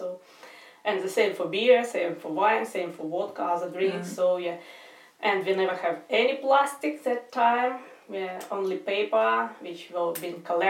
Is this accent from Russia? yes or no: yes; Magadan, Magadan Oblast, Russia; and I'm from Russia. And I live at the moment, I live in the remote city of Magadan on the Pacific coast of Russia.